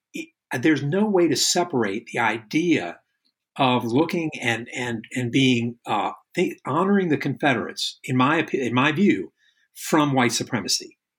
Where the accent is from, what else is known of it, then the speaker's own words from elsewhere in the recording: Virginia, United States; born there; Because remember, for me, I was born in Virginia in the early 60s, and Virginia was a racial police state